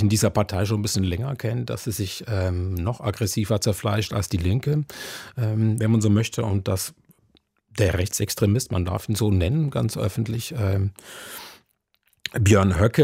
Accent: Switzerland; Ich bin Schweizer

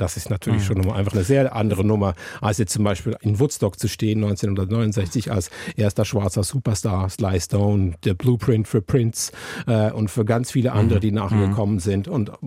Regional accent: Zurich, Switzerland; Ich habe sie da in meiner Heimatstadt in Zürich gesehen.

